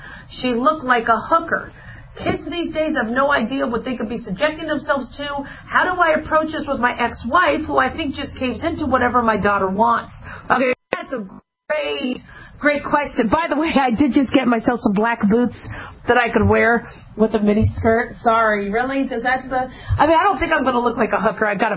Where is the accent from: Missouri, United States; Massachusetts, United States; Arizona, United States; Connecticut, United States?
Arizona, United States; Phoenix; Now, mind you, I grew up in Phoenix, Arizona. We're talking 120-degree weather.